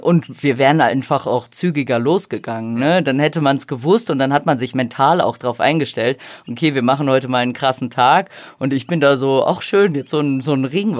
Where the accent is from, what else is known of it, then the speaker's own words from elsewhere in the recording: Brazil; weil das Pantanal ist so meine Heimat.